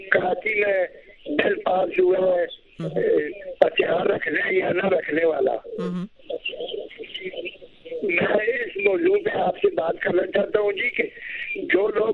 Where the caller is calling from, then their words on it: Haripur, Khyber Pakhtunkhwa, Pakistan; میں ہری پور سے صوبہ بلوچستان اپنا پختونخوا سے بول رہا ہوں